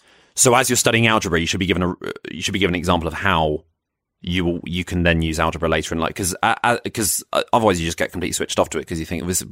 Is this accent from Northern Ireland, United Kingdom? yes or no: no; Croydon, London, United Kingdom; I'm from Croydon.